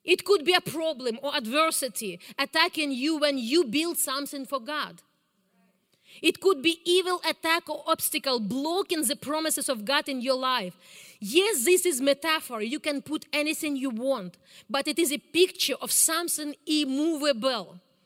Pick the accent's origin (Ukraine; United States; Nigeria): Ukraine; English is a second language; Because I grew up in Soviet Union, I never traveled. And we didn't have mountains on the most part of Ukraine.